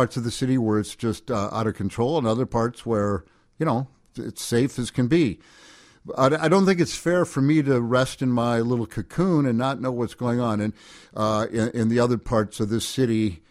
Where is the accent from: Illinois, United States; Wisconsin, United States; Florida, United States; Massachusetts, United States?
Illinois, United States; Peoria; You know, I'm from Peoria, went to Northwestern, played football and everything, then was done.